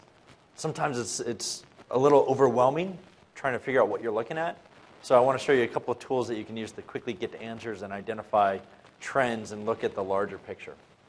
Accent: Denver, Colorado, United States; I live in Denver. I was born and raised in Denver.

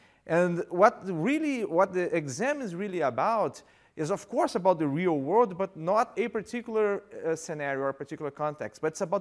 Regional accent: Rio de Janeiro, Brazil; accent: Brazilian Portuguese from Rio de Janeiro; first language Portuguese; English is a second language; a little words about me. I'm from Brazil, so this accent is not a Spanish accent, it's Brazilian Portuguese from Rio de Janeiro accent.

